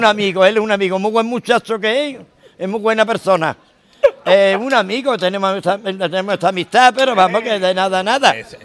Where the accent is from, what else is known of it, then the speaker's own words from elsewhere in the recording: Jerez de la Frontera, Andalusia, Spain; Le dije yo, digo, soy de Jerez, ¿no? Sí, de Jerez.